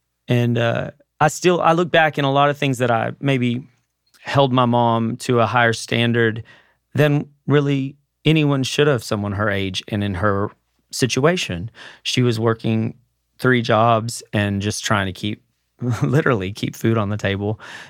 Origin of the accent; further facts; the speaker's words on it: Mineral Wells, Texas, United States; My grandmother and my mother owned a clothing store in my hometown of Mineral Wells, Texas